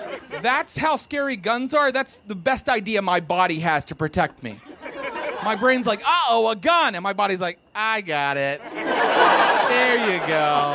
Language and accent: English; West Virginia, United States; But I mentioned I'm from West Virginia, and I really want people to understand what that's like.